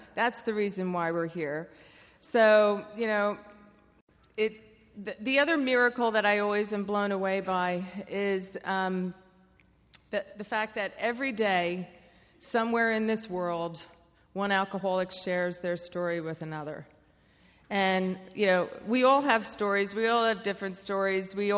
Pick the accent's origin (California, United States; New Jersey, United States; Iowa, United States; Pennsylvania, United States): New Jersey, United States; Caldwell; They live up in North Jersey. I grew up in Caldwell.